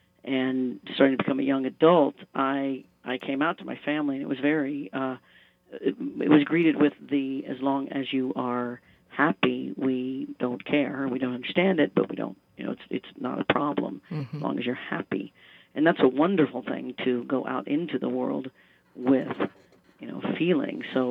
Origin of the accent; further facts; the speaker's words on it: Leavenworth, Kansas, United States; That's when I was 3 years old. I grew up in Leavenworth, Kansas, and I remember being in the driveway of my neighbor's house because it was gravel.